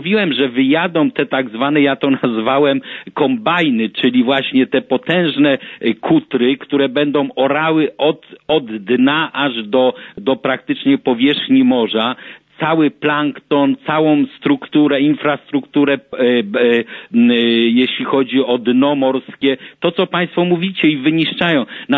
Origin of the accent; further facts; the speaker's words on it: Pomeranian Voivodeship, Poland; now in Germany; pochodzę z Wybrzeża